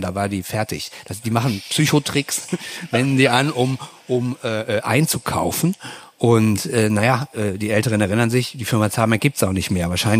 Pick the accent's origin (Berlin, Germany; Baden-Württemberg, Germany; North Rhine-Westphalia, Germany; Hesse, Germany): North Rhine-Westphalia, Germany; Hückeswagen; Ich bin in Hückeswagen groß geworden und das liegt am Aldi-Äquator.